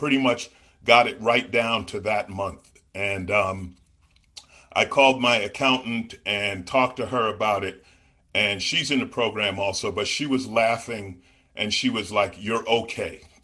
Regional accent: Queens, New York, United States; I grew up in New York. I grew up in Queens.

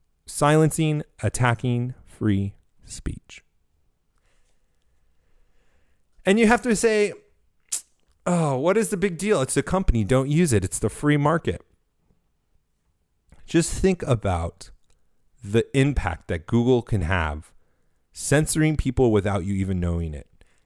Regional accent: California, United States; coming from my hometown of California, my home state.

